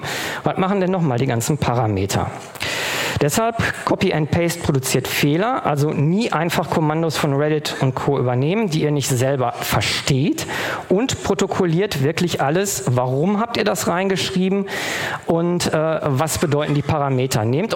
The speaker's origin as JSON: {"language": "German", "region": "North Rhine-Westphalia", "country": "Germany", "said": "Ich komme aus dem Ruhrgebiet und da kennen wir nur den Dativ."}